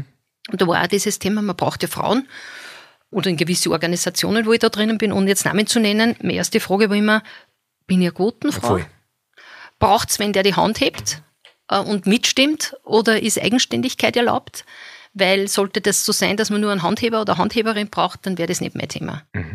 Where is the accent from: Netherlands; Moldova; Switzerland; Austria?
Austria; Zipf, Upper Austria; Ich komme aus Zipf